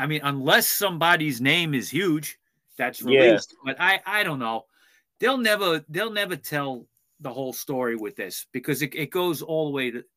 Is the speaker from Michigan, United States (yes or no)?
no; Queens, New York, United States; I mean, look, the guy's from Queens. I'm from Queens. I relate to that.